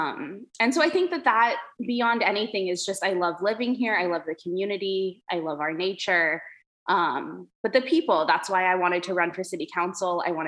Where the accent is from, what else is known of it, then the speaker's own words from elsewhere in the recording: San Diego, California, United States; So I'm from San Diego, from Lake County, San Diego.